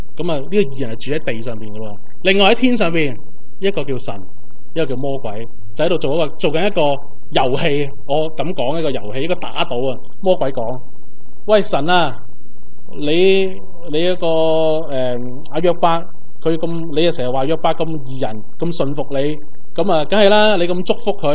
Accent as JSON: {"language": "Cantonese", "country": "China", "said": "饼就系好似我哋中国人咁样嘅饭咁样啦"}